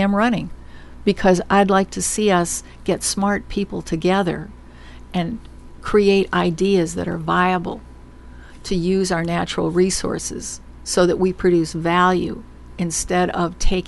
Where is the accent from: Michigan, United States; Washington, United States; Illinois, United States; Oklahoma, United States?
Michigan, United States; moved away as an adult; also born or lived in Alaska; Look, I'm from Michigan. I'm already an economic refugee.